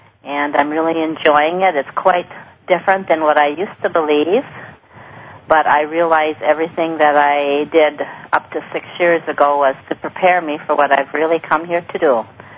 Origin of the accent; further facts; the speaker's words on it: Minnesota, United States; I'm from Minnesota